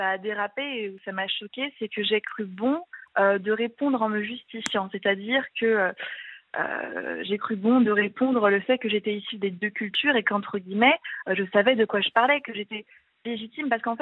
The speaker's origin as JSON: {"language": "French", "country": "France", "said": "C'est-à-dire que je suis française, issue de ces deux cultures, mais en soi, ai-je vraiment une légitimité? Peut-être qu'ils ont raison. Étant donné que je suis issue des deux, peut-être que je ne suis pas alors une vraie juive, peut-être que je ne suis pas une vraie musulmane."}